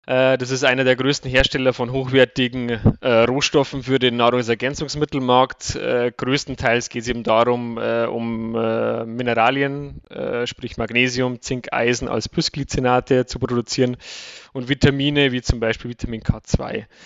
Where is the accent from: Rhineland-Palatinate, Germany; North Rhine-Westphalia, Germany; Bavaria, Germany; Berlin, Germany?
Bavaria, Germany; accent: Bavarian; gebürtig aus der Chiemseer Gegend, deswegen auch der Dialekt. Kann ich nicht verbergen.